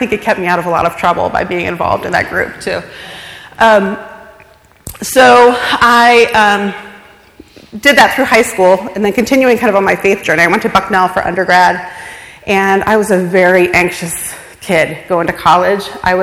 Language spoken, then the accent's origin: English; Upper St. Clair, Pennsylvania, United States; Okay, so going back, I grew up in Upper St. Clair with my parents and seven siblings, and that had a huge impact on me and my faith